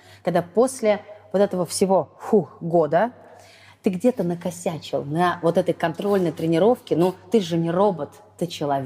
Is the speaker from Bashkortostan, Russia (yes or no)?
yes; Rayevka, Bashkortostan, Russia; вот я из Раевки, из Башкирии